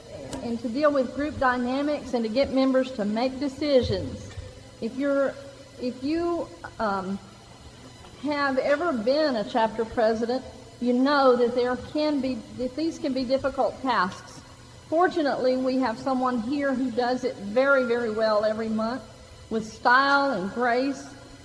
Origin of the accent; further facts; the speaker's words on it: Texas, United States; And since I'm from Texas also, we had to have some Texas connections.